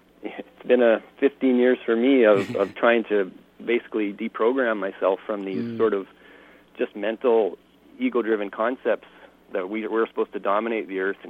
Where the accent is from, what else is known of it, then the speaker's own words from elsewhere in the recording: Edmonton, Alberta, Canada; I grew up in Edmonton where we had this perfect lawn, and my dad had me dragging the Weed-X bar and mowing